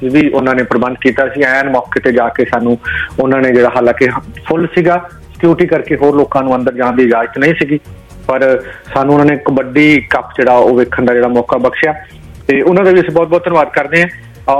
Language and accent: Punjabi; Punjab, India; ਪੰਜਾਬੀ ਤੇ ਸਾਨੂੰ ਬਹੁਤ ਜਿਹੜਾ ਪਿਆਰ ਹੈ ਔਰ ਅਸੀਂ ਮਾਣ ਮਹਿਸੂਸ ਕਰਦੇ ਹਾਂ ਕਿ ਅਸੀਂ ਪੰਜਾਬੀ ਹਾਂ।